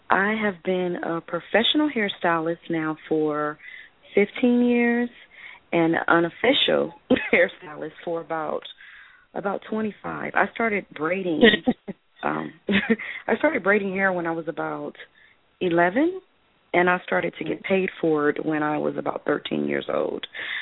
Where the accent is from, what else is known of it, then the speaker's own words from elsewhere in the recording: California, United States; I attended Cal State University, Long Beach. I'm from California.